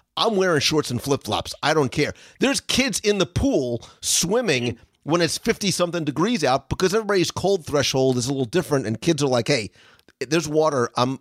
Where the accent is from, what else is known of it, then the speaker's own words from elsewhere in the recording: New Jersey, United States; I'm originally from Jersey. So you know what real cold is.